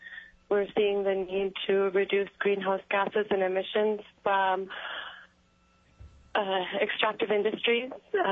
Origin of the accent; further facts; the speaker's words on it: Unalakleet, Alaska, United States; I'm originally from Unalakleet.